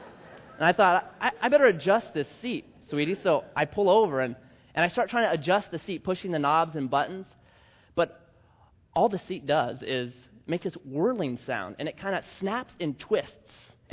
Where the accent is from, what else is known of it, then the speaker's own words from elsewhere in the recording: Grants Pass, Oregon, United States; I called up the guy. I said, I'm from Grants Pass, and I'm thinking about driving up there today